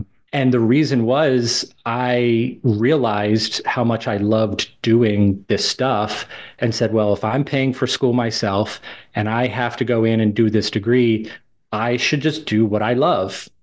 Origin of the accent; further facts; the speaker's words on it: Maryland, United States; moved away as an adult; I'm originally from Maryland and I went to school in Baltimore, and I moved away down to Florida with my now wife.